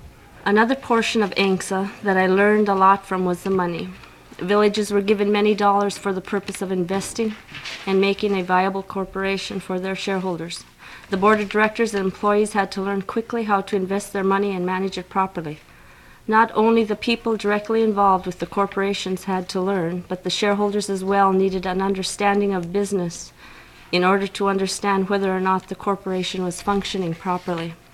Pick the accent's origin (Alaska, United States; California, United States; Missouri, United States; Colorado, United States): Alaska, United States; Dillingham; I was born and raised in Dillingham.